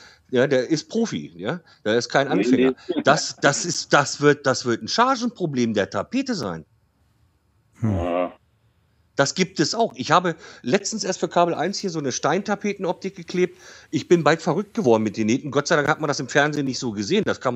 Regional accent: Detmold, North Rhine-Westphalia, Germany; born there; Helmstedt und in Rinteln, Detmold, da wo ich geboren bin.

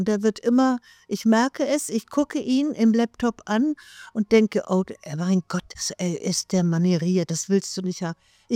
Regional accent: Herzogenaurach, Bavaria, Germany; Und ich komme aus Mittelfranken, wie gesagt aus Herzogenaurach. Und die nächste größere Stadt ist Erlangen, eine Universitätsstadt, wo ich auch, wie es auch im Buch steht, ins Gymnasium gegangen bin.

